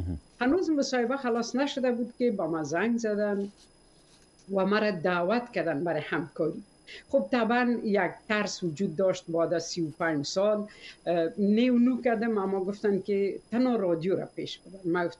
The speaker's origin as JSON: {"language": "Persian", "country": "Afghanistan", "also_born_or_lived": "Tashkent", "moved": "as an adult", "lives_now": "United States", "said": "ما امرای خدا بیامرز شوهرم و چهار دختر عزیزم سال 1992 از افغانستان برآمدیم و آمدیم تاشکند. مدت 14 سال در تاشکند زندگی کردم. بعد از او سال 2004 با اساس ازی که پناهنده سیاسی بودیم آمدم امریکا."}